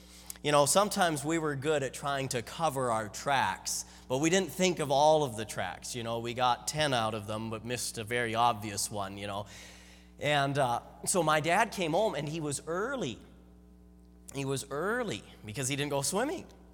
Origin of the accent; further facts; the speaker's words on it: Canada; My mom, she was from India, came to Canada 40 or so years ago. My dad was, though, from Canada, born here, but yeah, I'm a Canadian